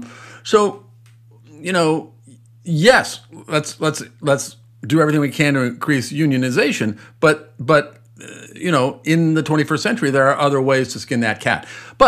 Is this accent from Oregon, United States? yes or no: no; New York, United States; as a New Yorker, there's all kinds of reasons not to think Mr. Yang is the greatest person of all time.